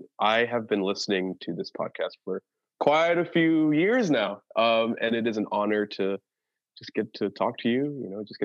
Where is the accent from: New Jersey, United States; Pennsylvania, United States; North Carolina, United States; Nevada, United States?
New Jersey, United States; Englewood; I grew up in Englewood, New Jersey, which is not too far from the big city in New York. And from the jump, I grew up in Jersey